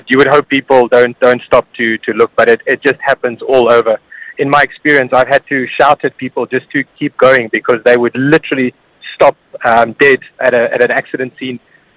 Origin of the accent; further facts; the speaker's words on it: South Africa; now in United Arab Emirates; I'm a South African paramedic. I'm now working in the UAE